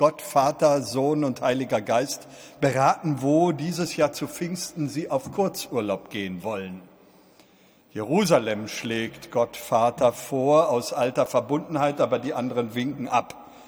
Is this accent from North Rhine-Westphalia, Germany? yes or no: no; Berlin, Germany; Könnten wir ätzen als Berliner, die es besser wissen, dürfen wir das.